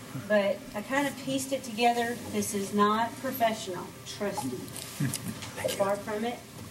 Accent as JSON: {"language": "English", "region": "Louisiana", "country": "United States", "said": "I got here in 1981, January, before the big storm. I'm from Louisiana."}